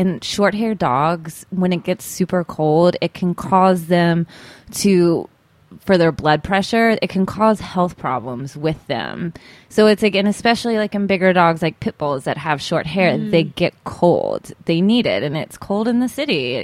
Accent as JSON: {"language": "English", "region": "Tennessee", "country": "United States", "tie": "born or raised there", "also_born_or_lived": "Alabama", "said": "We always had hunting dogs, you know, growing up in Tennessee. So I always had bigger dogs. And then when I was in Alabama"}